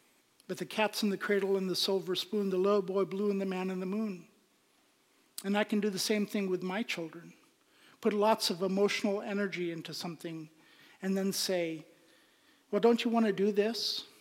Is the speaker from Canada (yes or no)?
no; Pakistan; I grew up in Pakistan in a culture of lying.